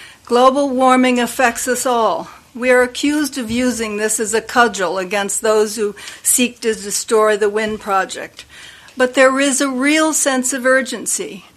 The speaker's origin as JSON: {"language": "English", "town": "Port Clyde", "region": "Maine", "country": "United States", "tie": "born or raised there", "said": "As children growing up in Port Clyde … I went often to Monhegan on the Laura B. for free from the time we were both 6 years old."}